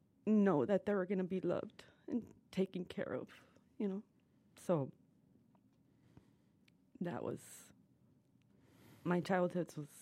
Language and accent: English; Toledo, Ohio, United States; born there; now in San Antonio, United States; I was born in Toledo, Ohio, in 1977.